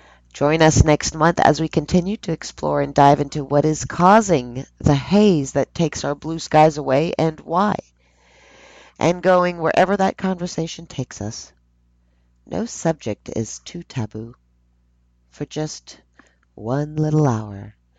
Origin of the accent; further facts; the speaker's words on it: Los Angeles, California, United States; also born or lived in Paris, France; now in New Orleans, United States; I was born in Paris, France. I grew up in L.A., Los Angeles, and I've been in L.A., Louisiana, in New Orleans specifically, for 2 decades now.